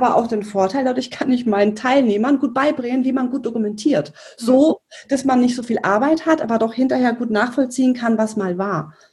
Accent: Bavaria, Germany; Ich komme aus Bayern, man hört es ab und zu.

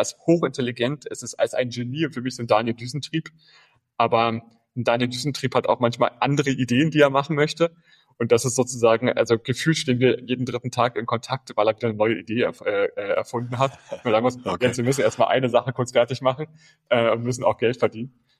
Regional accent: Potsdam, Brandenburg, Germany; born there; also born or lived in Berlin; Und ich bin in Potsdam sogar geboren, in Potsdam auch direkt zu starten.

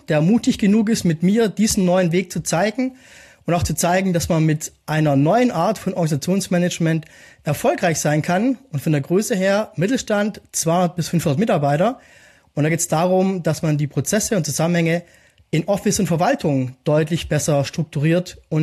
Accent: Baden-Württemberg, Germany; wie man am Nachnamen schon hört, bin ich ein Schwabe, bin Teilzeit-Weingärtner und Gründer meiner Organisationsberatung Strukturpartner und ich wohne mit meiner Family hier im schönen Fellbach bei Stuttgart.

